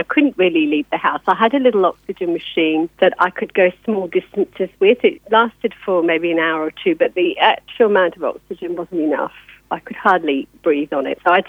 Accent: Darjeeling, West Bengal, India; When I was little, I was brought up in India and they'd never heard of this disease.

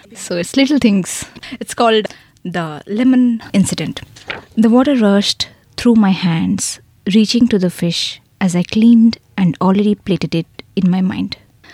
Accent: Bhubaneswar, Odisha, India; moved away as an adult; also born or lived in Mumbai / Melbourne; now in Sydney, Australia; I'm basically born and brought up in Bhubaneswar, which is the capital city of Odisha.

